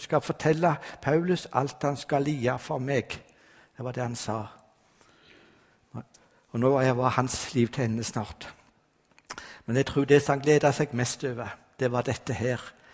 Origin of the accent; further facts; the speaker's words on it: Sandnes, Rogaland, Norway; Ja, jeg kom fra Sandnes.